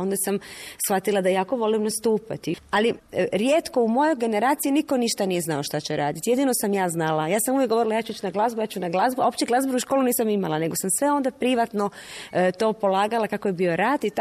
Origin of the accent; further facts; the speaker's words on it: Đakovo, Osijek-Baranja County, Croatia; born there; ja sam rođena u Đakovu u Slavoniji.